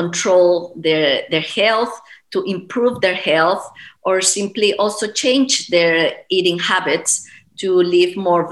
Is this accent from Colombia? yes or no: yes; Bogota, Bogotá Capital District, Colombia; I am from Bogota, Colombia. I'm a mother of four children, and I have lived in a variety of different countries